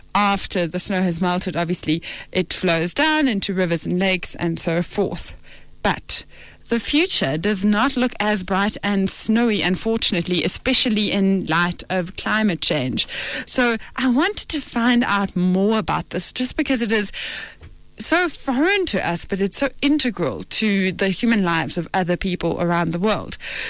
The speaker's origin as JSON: {"language": "English", "country": "South Africa", "said": "I didn't quite know this because I'm a South African child, but there are all kinds of snow."}